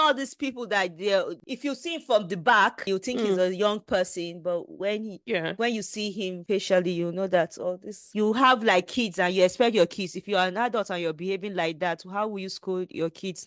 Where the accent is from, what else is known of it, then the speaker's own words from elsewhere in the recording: Nigeria; I'm a Nigerian, but I can't do that.